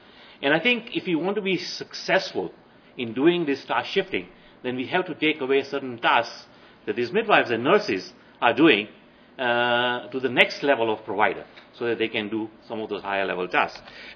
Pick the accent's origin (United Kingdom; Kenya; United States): Kenya; And I come from Kenya, and clearly there's a big problem of brain drain.